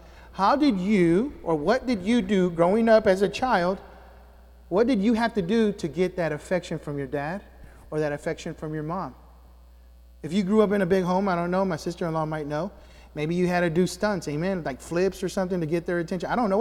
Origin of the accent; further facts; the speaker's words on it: Houston, Texas, United States; that little kid that didn't have a father growing up in the Houston Heights and Fifth Ward area.